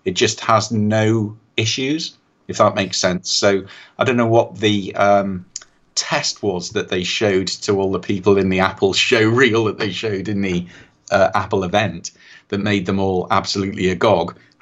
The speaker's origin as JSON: {"language": "English", "town": "Wirral", "region": "North West England", "country": "United Kingdom", "said": "Tracy, I'm originally from the Wirral, which is just south of Liverpool. Yes, and Mike calls me a Scouser"}